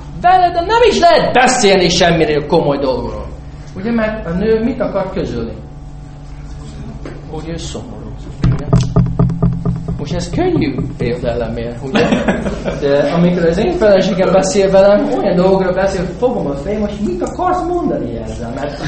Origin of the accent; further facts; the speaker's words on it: United States; Hungarian is a second language; Én egy amerikai vagyok